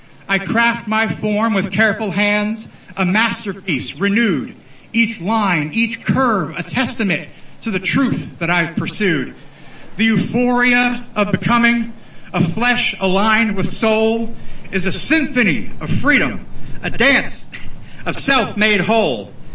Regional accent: Harrisburg, Pennsylvania, United States; moved away as an adult; now in New Zealand; I'm from the state of Pennsylvania, the city of Harrisburg

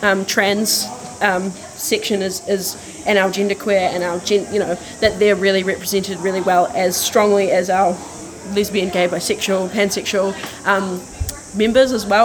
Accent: Dargaville, Northland, New Zealand; now in Auckland, New Zealand; obviously. I come from Dargaville, Northland, but I am working for Rainbow Youth right now in Auckland

